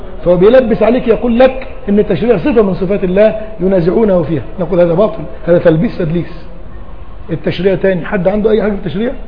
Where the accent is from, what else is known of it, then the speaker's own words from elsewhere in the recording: Egypt; احنا كمصريين